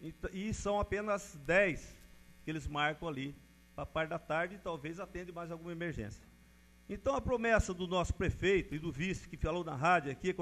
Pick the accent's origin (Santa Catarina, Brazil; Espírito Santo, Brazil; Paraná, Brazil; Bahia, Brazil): Paraná, Brazil; Rio Bom; Porque nós somos do Rio Bom e nós somos brasileiros que não desiste fácil. Nós somos brasileiros, além de ribonense, nós não desistimos.